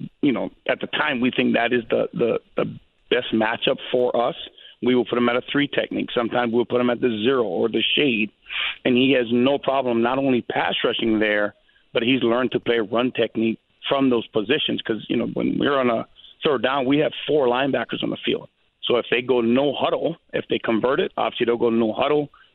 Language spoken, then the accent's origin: English; Hawaii, United States; I mean, like, I'm from Hawaii, so DeForest Buckner, I mean, I knew him growing up all the way